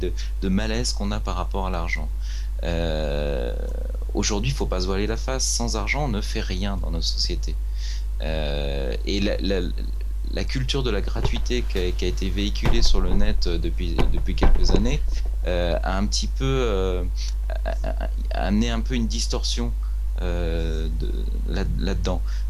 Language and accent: French; France; Non, mais je suis français donc voilà.